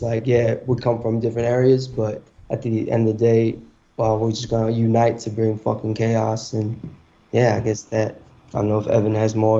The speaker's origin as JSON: {"language": "English", "country": "India", "said": "I come from India"}